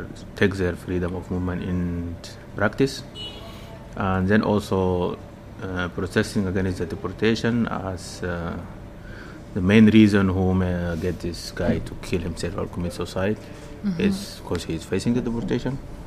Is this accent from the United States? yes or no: no; Sudan; English is a second language; For example, I come from Sudan